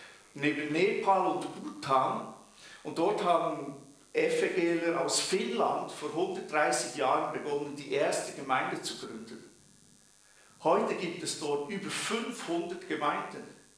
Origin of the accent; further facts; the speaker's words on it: Bern, Switzerland; Ich bin ja Berner.